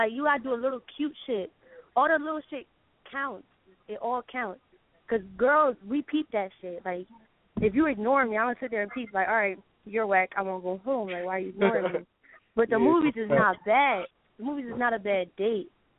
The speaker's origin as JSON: {"language": "English", "town": "Camden", "region": "New Jersey", "country": "United States", "tie": "born or raised there", "said": "I was born and raised in North Camden."}